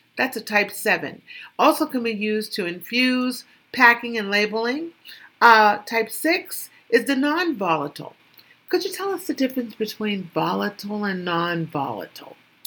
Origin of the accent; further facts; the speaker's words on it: California, United States; now in Los Angeles, United States; because I am a Californian.